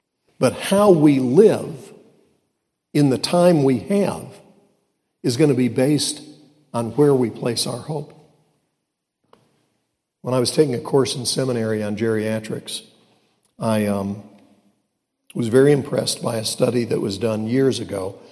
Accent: Illinois, United States; born there; I was born right outside Chicago, so I'm not really against that.

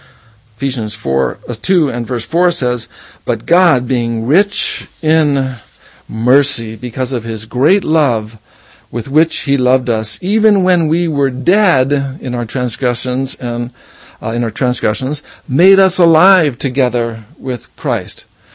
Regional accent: Hawaii, United States; moved away as an adult; also born or lived in Boulder / East Coast; Oh, well, I was born in Hawaii in 1956, and my mom and dad were Nat and Gail. I went to this elementary school and that other school. Then I traveled to the mainland to go to college in Boulder

